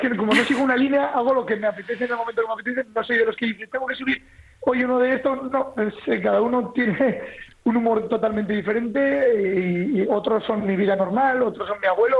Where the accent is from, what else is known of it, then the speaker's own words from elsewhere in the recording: Navarre, Spain; Ha sido buscado, pero buscado por el director de la serie, que es Alex Pina, que es navarro también